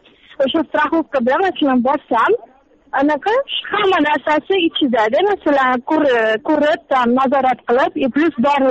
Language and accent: Uzbek; Tashkent, Uzbekistan; moved away; Birinchidan Toshkent bu mani ona yurtim.